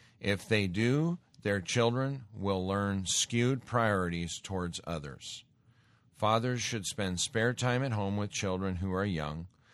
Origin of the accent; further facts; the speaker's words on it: Great Falls, Montana, United States; And then I grew up in Great Falls, Montana. We had Malmstrom Air Force Base.